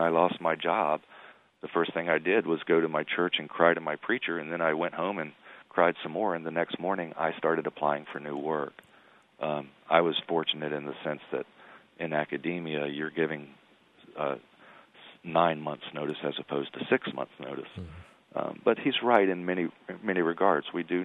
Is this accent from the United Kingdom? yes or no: no; the South, United States; I'm from the South, where we're steeped in history and government and tradition and all that stuff.